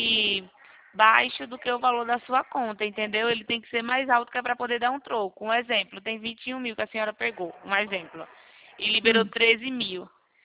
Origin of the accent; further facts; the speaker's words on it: Rio Claro, São Paulo, Brazil; eu também sou daqui de Rio Claro.